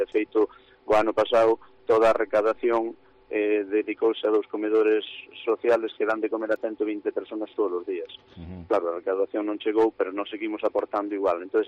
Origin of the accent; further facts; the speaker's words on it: Melide, Galicia, Spain; por eso somos de Melide, somos de Toques. Digo, somos de Melide, somos de Palas.